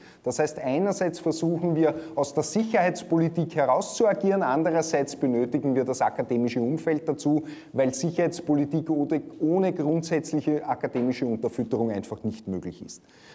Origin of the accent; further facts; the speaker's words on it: Austria; Als Österreicher über den Nahen Osten zu sprechen, ist an sich sehr gefahrlos.